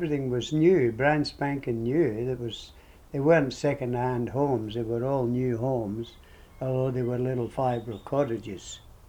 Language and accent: English; Glasgow, Scotland, United Kingdom; now in Canberra, Australia; Well, we came direct from Glasgow, from Southampton, to Canberra, where my father worked.